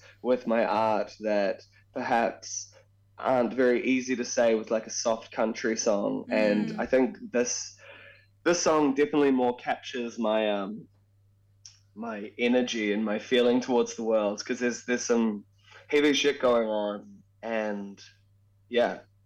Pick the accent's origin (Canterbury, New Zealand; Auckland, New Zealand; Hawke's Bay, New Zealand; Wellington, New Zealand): Auckland, New Zealand; now in Melbourne, Australia; talking to the beautiful people of Auckland, Tamaki Makaurau, my hometown.